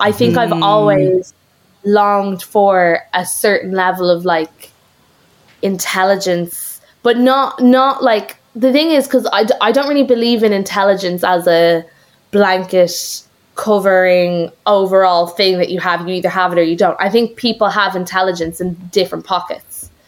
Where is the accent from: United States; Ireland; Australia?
Ireland; Dunboyne, Leinster; also born or lived in Dublin; I'm from Dublin and I'll always say I'm like a dub, but I definitely think I'm from Dunboyne, County Meath, because that's where all those kind of really intense formative memories come from.